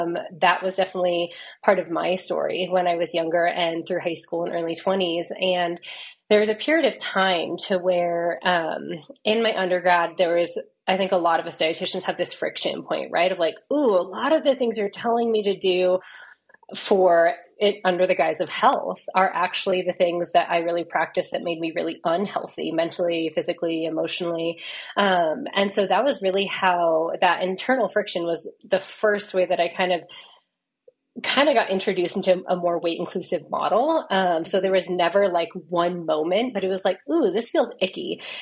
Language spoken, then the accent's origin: English; Flagstaff, Arizona, United States; When I say I'm from Flagstaff, people are like, oh my gosh, I've been there.